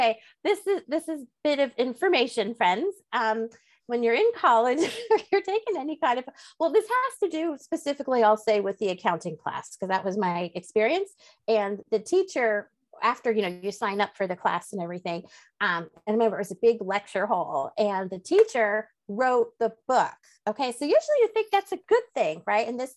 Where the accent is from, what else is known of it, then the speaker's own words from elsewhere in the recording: New Jersey, United States; also born or lived in Georgia / Kentucky; now in Noblesville, United States; So my dad had relocated to a couple different places with his job. And so we're from Jersey. We've lived in Georgia. We've lived in Kentucky. So that's where I met my hubby, had our family. And we moved to Indiana, actually Noblesville, Indiana.